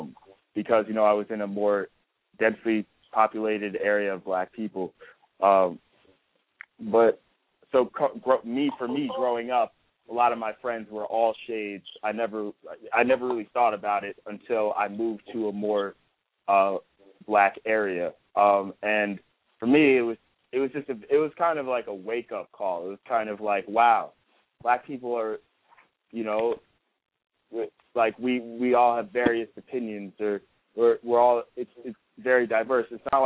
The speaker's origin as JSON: {"language": "English", "region": "Connecticut", "country": "United States", "said": "I mean, when I was coming up, like, I'm from Connecticut, so if you knew any black people, like, and you were black and you faced, I don't know, racism or whatever at school"}